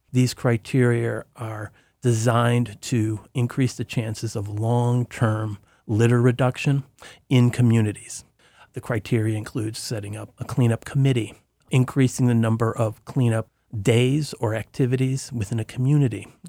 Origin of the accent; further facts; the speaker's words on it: Sacramento, California, United States; including my hometown here, Sacramento.